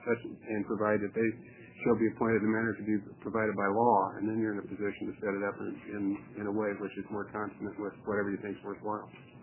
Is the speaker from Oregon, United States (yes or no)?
yes; Milton-Freewater, Oregon, United States; and I'm from Milton Freewater. Just to clarify how far off I'm coming from.